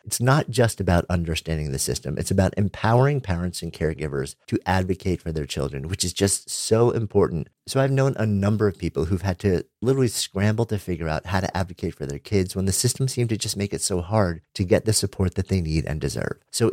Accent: New York, United States; We're both Long Island boys of a pretty similar age. You grew up in Smithtown, I think. I grew up in Long Island.

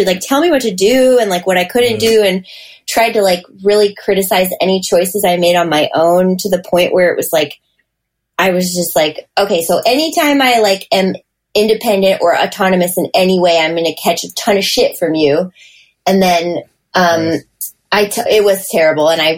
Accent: Michigan, United States; he grew up out here and like I was from Michigan

